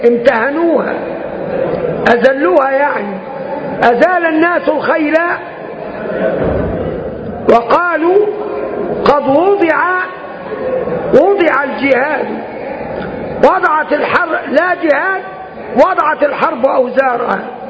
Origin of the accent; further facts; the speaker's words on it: Upper Egypt, Egypt; يعني حتى عندنا في الصعيد يعني بيعلموها الرأس البلدي